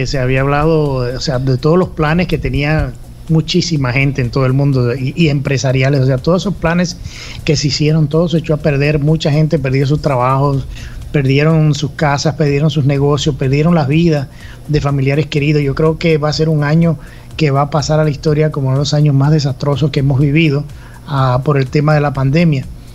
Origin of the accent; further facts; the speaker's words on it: Dominican Republic; nos trasladamos al Caribe, a la isla de República Dominicana, mi país de origen, el cual extraño bastante